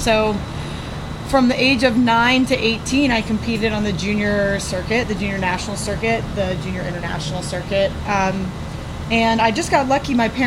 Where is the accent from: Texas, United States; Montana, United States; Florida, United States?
Florida, United States; Tampa; I grew up in Tampa. I grew up on Davis Island.